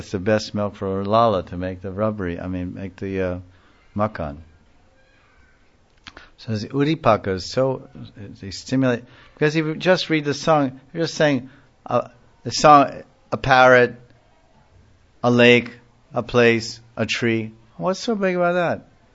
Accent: Kolkata, West Bengal, India; if I go back to Calcutta, I'm from Calcutta.

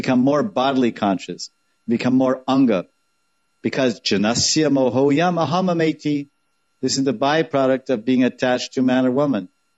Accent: United States; But I'm an American from 60 years.

